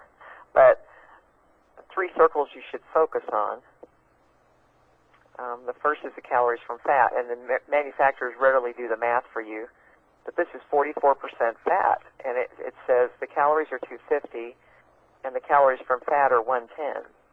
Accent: Texas, United States; accent: Southern drawl; Well, I'm from the South, from Texas, so every now and then, my

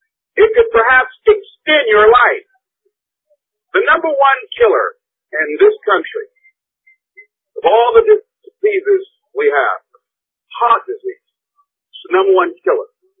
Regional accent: Miami, Florida, United States; born there; I was born in Liberty City on a floor at 62nd Street, a twin brother and me.

